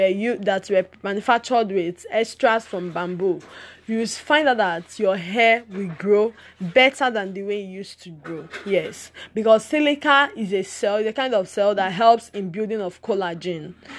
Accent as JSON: {"language": "English", "country": "Nigeria", "said": "the natural hair advocate. I'm a Nigerian."}